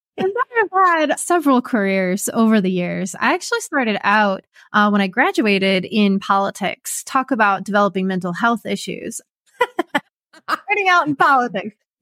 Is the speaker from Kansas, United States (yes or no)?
yes; Kansas, United States; I'm originally from Kansas, moved my life first to Ohio